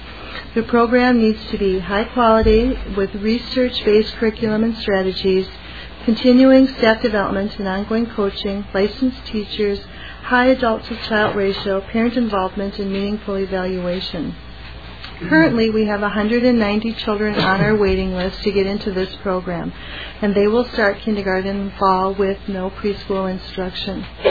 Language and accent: English; Bloomington, United States; I'm from Bloomington.